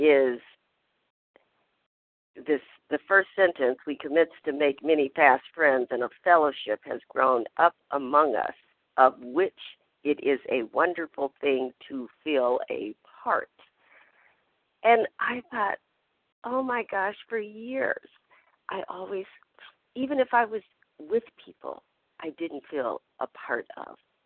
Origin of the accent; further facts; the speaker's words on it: Minnesota, United States; from Minnesota.